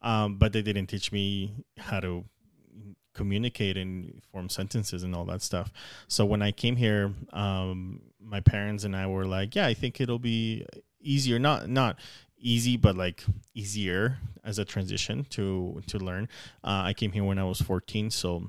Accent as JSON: {"language": "English", "country": "Ecuador", "second_language": "English", "lives_now": "United States", "said": "I'm from Ecuador, if most of the listeners didn't know that, but I took English classes"}